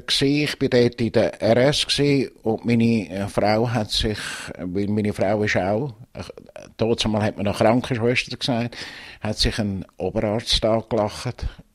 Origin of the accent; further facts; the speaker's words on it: Dietikon, Zurich, Switzerland; Geboren bin ich in Dietikon im Kanton Zürich am 8. März 1940. Und bin dann gerade direkt nach der Geburt zu meinen Grosseltern mütterlicherseits gekommen